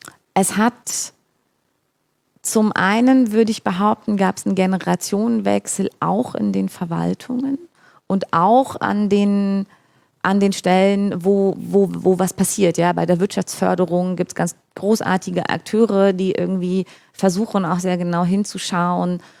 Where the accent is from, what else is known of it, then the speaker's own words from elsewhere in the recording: Brandenburg, Germany; Und so seit 5, 6 Jahren beobachte ich an mir selber, dass ich durchaus sage, ja, ich komme aus Brandenburg.